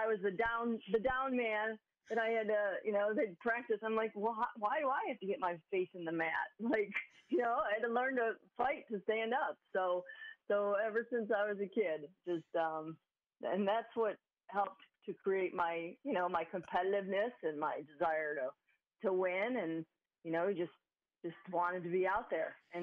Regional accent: Euclid, Ohio, United States; Yeah, I grew up in Euclid, Ohio, little suburb of Cleveland.

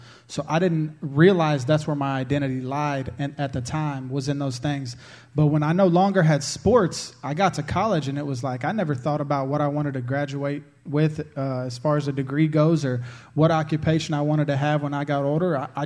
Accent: Houston, Texas, United States; I'm from Houston.

